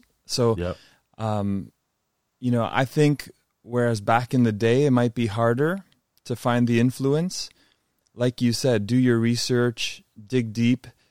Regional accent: Montreal, Quebec, Canada; So they came to my hometown in Montreal where I grew up.

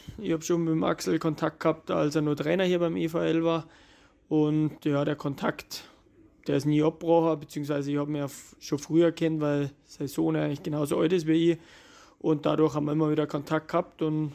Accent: Holzkirchen, Bavaria, Germany; also born or lived in Landshut; ich bin zwar in Landshut geboren, meine ganze Verwandtschaft ist ja nur hier in der Nähe, also hier in Landshut. Aber ich habe immer in Holzkirchen gewohnt, in der Nähe, also zwischen Rosenheim und Deitz. Und ja, darum ist eher die Heimat dort

